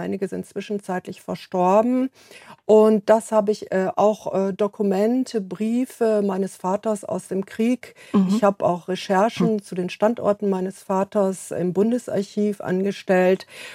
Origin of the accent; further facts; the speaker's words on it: Borken, North Rhine-Westphalia, Germany; Ich weiß nicht, wie viele in meiner Heimat tatsächlich noch Kirchenmitglieder sind